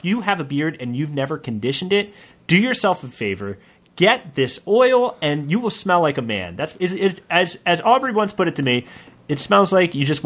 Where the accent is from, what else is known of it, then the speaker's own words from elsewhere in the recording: Ireland; I've got dry skin. Mm-hmm. Sometimes. I'm Irish.